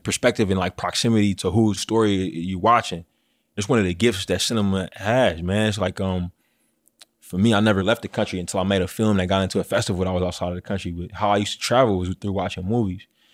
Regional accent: California, United States; I'm from the Bay Area, man.

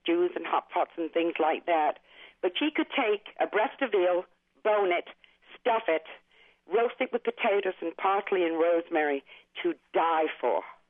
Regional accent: North West England, United Kingdom; I grew up in Cheshire. My dad went to sea, and I was born in the war years

